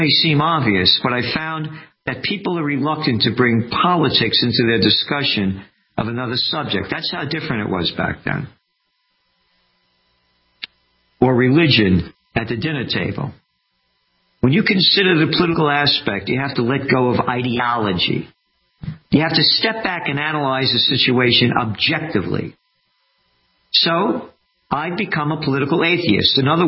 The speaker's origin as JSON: {"language": "English", "town": "Yonkers", "region": "New York", "country": "United States", "tie": "born or raised there", "said": "I ran an election campaign for a man who became mayor of my hometown, Yonkers, New York."}